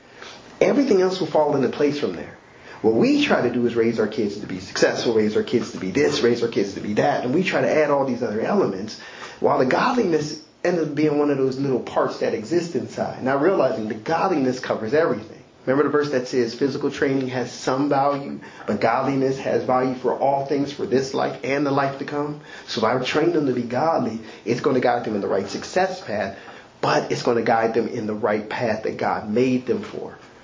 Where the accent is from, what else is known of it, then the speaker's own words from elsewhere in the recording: United States; born there; But I was born in America. I could have been born in Africa or born in Europe.